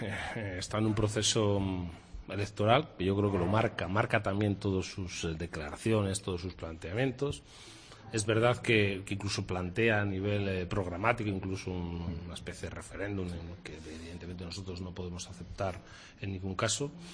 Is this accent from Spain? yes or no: yes; Zamora, Castile and León, Spain; Soy de Zamora.